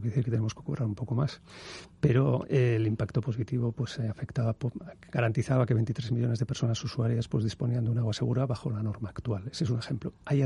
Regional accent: Bilbao, Basque Country, Spain; yo soy de Bilbao

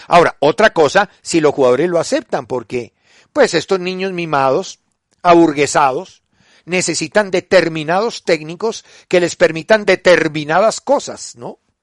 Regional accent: Colombia; Por eso ellos son alemanes y nosotros somos colombianos.

